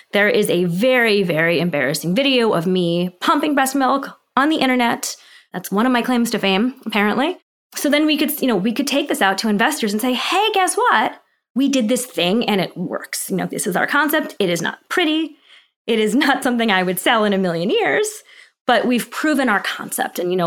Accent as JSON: {"language": "English", "region": "Missouri", "country": "United States", "said": "There was one in Missouri, which I'm from Missouri. I had no intention of ever living in Missouri again."}